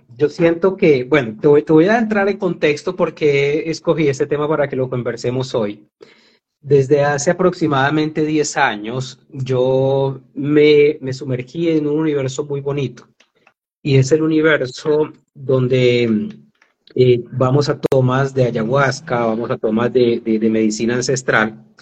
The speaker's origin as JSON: {"language": "Spanish", "country": "Colombia", "said": "yo como colombiano, como latinoamericano, pertenezco a esta tierra. Mis ancestros son aborígenes de esta tierra y me siento muy orgulloso de ello."}